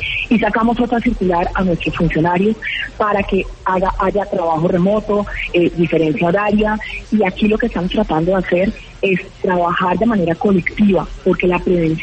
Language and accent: Spanish; Cali, Valle del Cauca, Colombia; Soy una caleña, mamá de un niño de 7 años